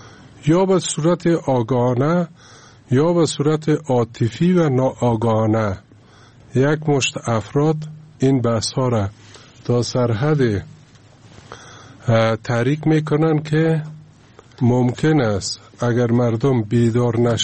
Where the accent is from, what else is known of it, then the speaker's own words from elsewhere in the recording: Afghanistan; جهان میدانه که ما مسلمان هستیم، جهان میدانه که ما افغان هستیم.